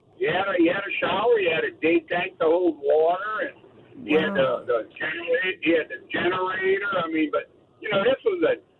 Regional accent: Louisiana, United States; Then when you get in the rural areas, like I'm from Lafourche Parish, and not to knock Lafourche because it's like that in Terrebonne or anywhere else you go, Covington, the same thing.

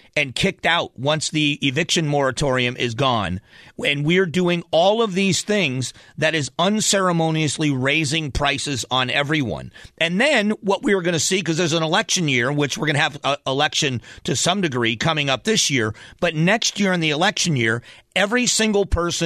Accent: Florida, United States; I think Southwest Florida was a great place for a kid to grow up.

